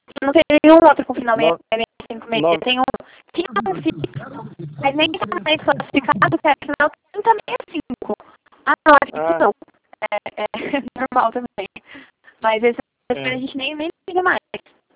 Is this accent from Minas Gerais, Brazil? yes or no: no; Bauru, São Paulo, Brazil; Não, na verdade eu sou de Bauru, né?